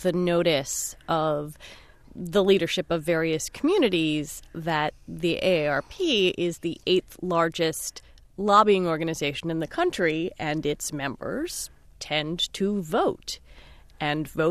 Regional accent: Washington, District of Columbia, United States; You know, I took a walk in Washington, D.C., my hometown, and also the city where you're based.

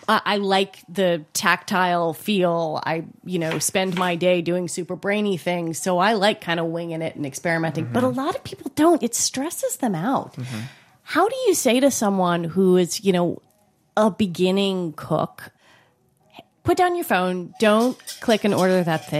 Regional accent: New York, United States; Trust me, as a New Yorker, that's amazing.

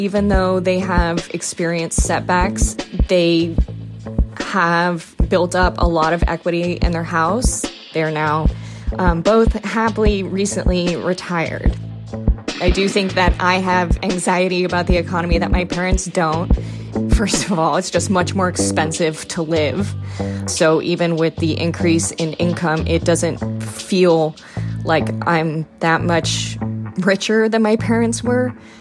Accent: Livermore, California, United States; now in Alameda, United States; I grew up in Livermore, California, as an only child to two parents who were high school graduates.

